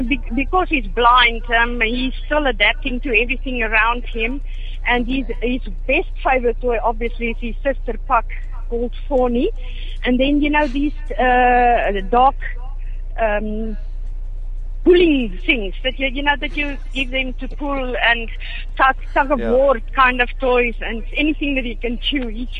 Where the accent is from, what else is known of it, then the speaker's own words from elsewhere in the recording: Pretoria, Gauteng, South Africa; Okay, I am from Pretoria.